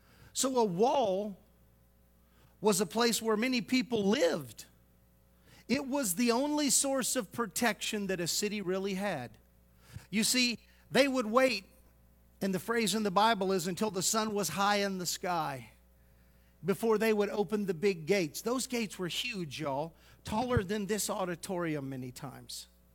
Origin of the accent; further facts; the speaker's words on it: Houston, Texas, United States; Now, I grew up in Houston, but I spent my summers with my grandparents in the country.